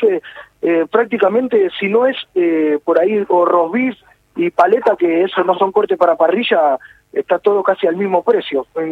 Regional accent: Argentina; uno como argentino siempre elige la carne

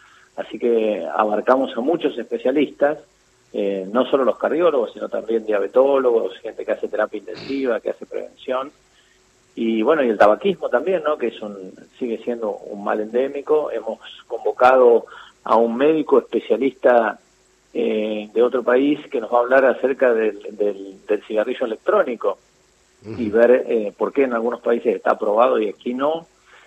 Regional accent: Carhué, Buenos Aires Province, Argentina; moved away; cuando yo me vine de mi pueblo, en Carué, vine a jugar a las inferiores de Independiente

